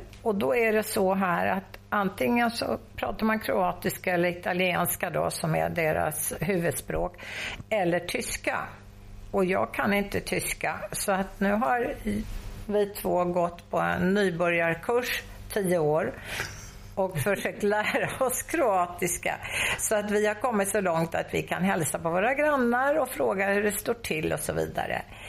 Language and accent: Swedish; Sweden; när vi säger att vi kommer från Sverige, då blir de väldigt överraskade att vi kan prata lite kroatiska.